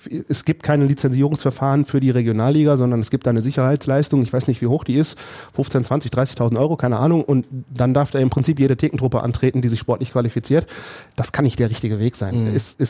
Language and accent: German; Kaldenhausen, North Rhine-Westphalia, Germany; born there; Auch wenn ich gebürtiger Kaldenhauser bin und Uerdingen quasi früher immer näher war als die Wedau.